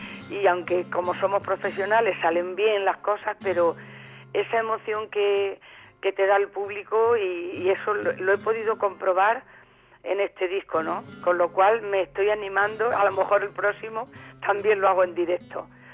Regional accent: Linares, Andalusia, Spain; Y canté un cante de mi tierra, de Linares, por taranta.

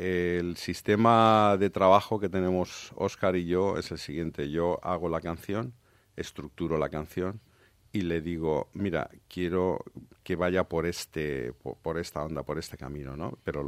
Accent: Llíria, Valencian Community, Spain; born there; Entonces yo nací en Liria.

